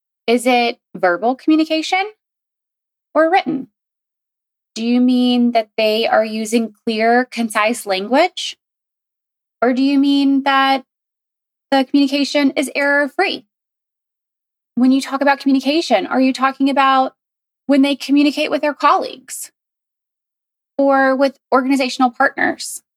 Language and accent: English; the South, United States; now in Chicago, United States; I was raised in the South and he was raised in the Midwest.